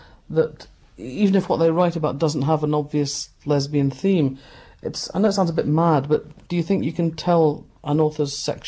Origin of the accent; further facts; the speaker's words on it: Scotland, United Kingdom; I thought it was something to do with being Scottish or wanting to be a writer.